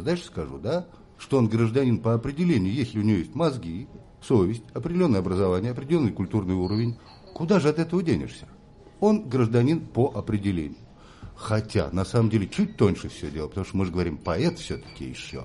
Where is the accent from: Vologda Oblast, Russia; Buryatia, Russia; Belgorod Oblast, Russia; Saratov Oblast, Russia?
Saratov Oblast, Russia; Saratov; Все условия, в которых я воспитывался, учился, родившись в Саратовской области и живя в городе Саратове, провинциальном большом, закрытом городе промышленном